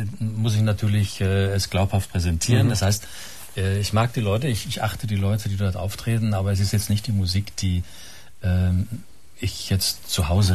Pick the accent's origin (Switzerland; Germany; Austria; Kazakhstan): Austria; Carinthia; Ich bin ja am Wörthersee aufgewachsen und da gab es viele von denen